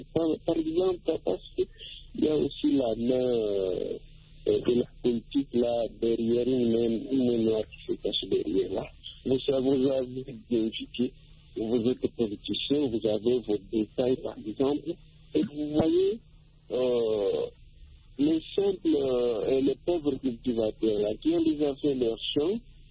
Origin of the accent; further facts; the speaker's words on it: Republic of the Congo; si je passe ici chez nous, en République du Congo, c'est tout à fait différent.